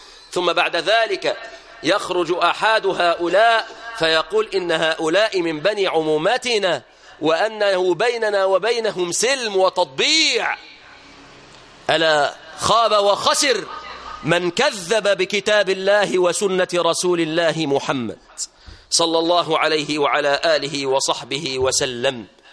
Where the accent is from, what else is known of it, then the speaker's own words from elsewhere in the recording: Egypt; بلادنا مصر